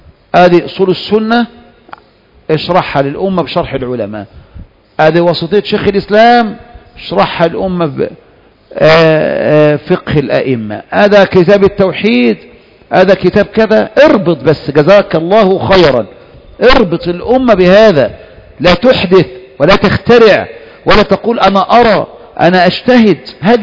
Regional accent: Egypt; لكن مشكلة ما تجد منهج في بلد زي مثلا عندنا في مصر ولا في ليبيا ولا في تونس

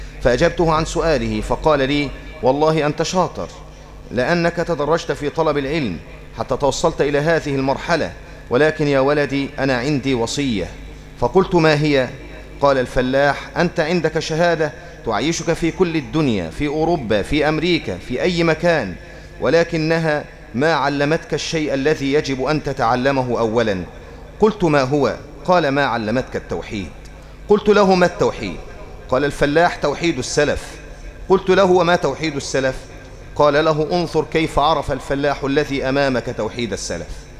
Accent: Egypt; ولما رجعت إلى قريتي في مصر وذهبت إلى القاهرة

